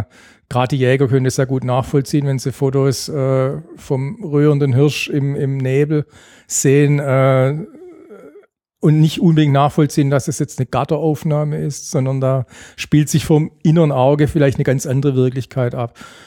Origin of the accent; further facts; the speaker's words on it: Asperg, Baden-Württemberg, Germany; accent: Swabian; Ja, also ich bin aus dem Schwabenland, aus Asberg.